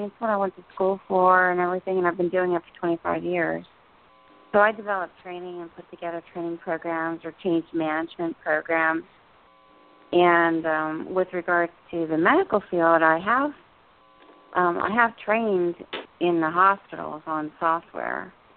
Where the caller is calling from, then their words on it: New Jersey, United States; I'm from New Jersey.